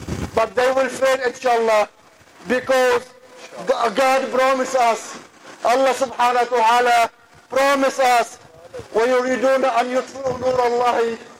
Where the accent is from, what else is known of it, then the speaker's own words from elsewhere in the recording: Canada; Brothers and sisters, we as a Canadian have to raise our voice to our new Prime Minister and to the Canadian government to live up to the Canadian values